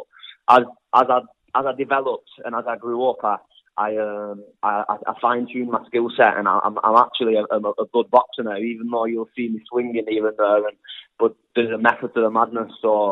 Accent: Bolton, North West England, United Kingdom; Yeah, I'm from Bolton, mate.

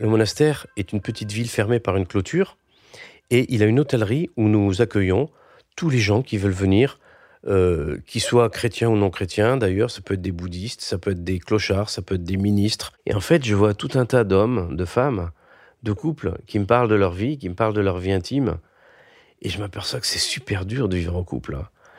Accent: Corsica, France; comme je suis corse

